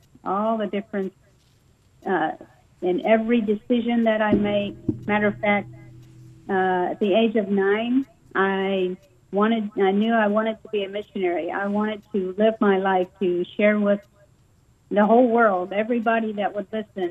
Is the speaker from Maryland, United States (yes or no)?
no; Evansville, Indiana, United States; I grew up in a town in Southern Indiana called Evansville, Indiana, right on the border of Kentucky.